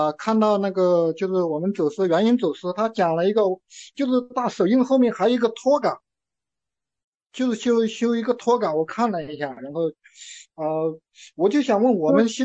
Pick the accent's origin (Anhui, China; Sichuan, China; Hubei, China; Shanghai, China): Anhui, China; Anqing; 我也是安徽的。我安庆的，就是这边。